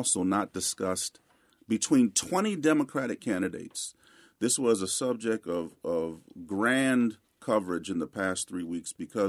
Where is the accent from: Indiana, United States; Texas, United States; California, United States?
California, United States; Los Angeles; I mean, I'm from Los Angeles, born and raised.